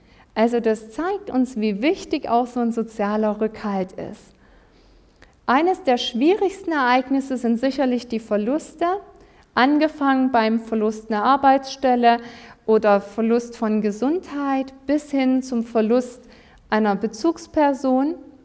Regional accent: Waren, Mecklenburg-Vorpommern, Germany; Ich komme zumindest aus Waren, da gibt es viele Seen und auch Fischerei.

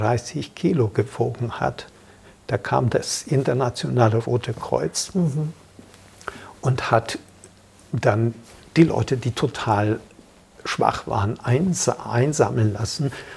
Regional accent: Reghin, Mureș County, Romania; Und als die Deutschen nach Sächsisch Regen kamen, in meine Heimatstadt, gab es ein schlimmes Erlebnis.

